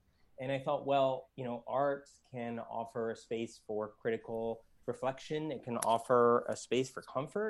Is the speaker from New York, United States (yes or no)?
no; Miami, Florida, United States; I mean, growing up in Miami in a Cuban American community, those words are so intelligible across Spanish speaking countries